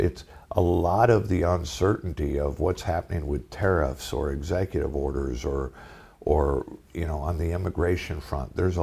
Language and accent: English; Detroit, Michigan, United States; I grew up in Detroit, you know. I grew up in the auto industry. My father's retired from Chrysler.